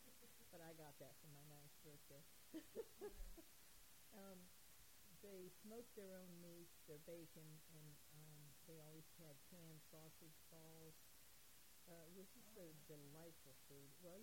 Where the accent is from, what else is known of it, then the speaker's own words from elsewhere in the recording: Cleveland, Ohio, United States; now in Helvetia, United States; I was raised in Cleveland, Ohio, and although it was lovely at the time and a nice place to be, I was a Helvetia girl all my life.